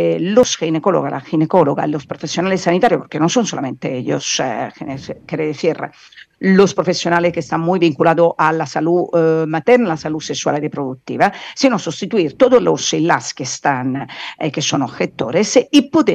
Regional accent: Italy; Spanish is a second language; now in Spain; Yo soy italiana y vivo en España.

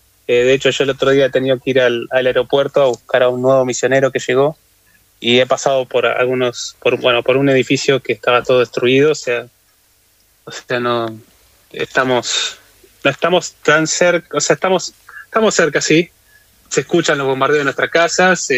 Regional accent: Tigre, Buenos Aires Province, Argentina; Y nos llegó desde Argentina, ¿no? Yo soy de Buenos Aires, de Tigre, y cuando escuché estos testimonios me sacudió realmente.

